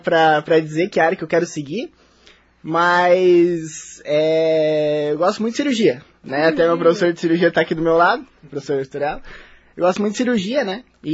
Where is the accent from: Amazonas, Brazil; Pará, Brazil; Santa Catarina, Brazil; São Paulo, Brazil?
Santa Catarina, Brazil; Joinville; Eu vim de longe, né? Eu vim de Joinville, São Francisco do Sul.